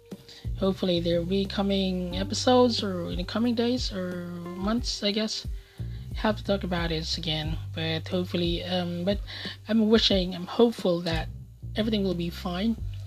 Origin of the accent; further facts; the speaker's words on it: Philippines; As a Filipino, our loyalty must be with our fellow Filipino, and not with a single person.